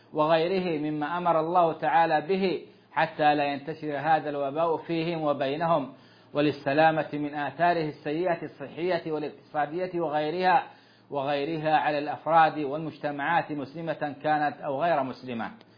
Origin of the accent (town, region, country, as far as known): Saudi Arabia